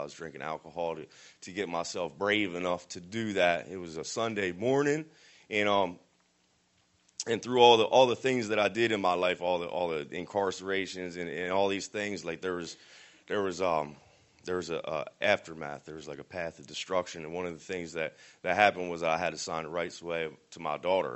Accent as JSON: {"language": "English", "region": "New Jersey", "country": "United States", "said": "I'm 38 years old. I almost forgot my age. That's crazy. I'm from New Jersey"}